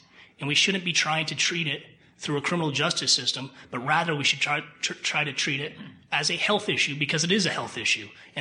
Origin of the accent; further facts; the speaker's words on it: Burlington, Vermont, United States; Personally, I grew up in Burlington. This was my community.